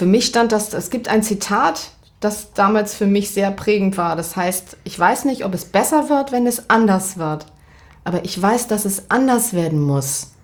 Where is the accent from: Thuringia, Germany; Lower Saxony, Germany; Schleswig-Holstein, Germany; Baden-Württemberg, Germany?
Lower Saxony, Germany; Verden; Und ich komme aus Verden. Das ist für diejenigen, die das nicht kennen, zwischen Bremen und Hannover, Verden an der Aller.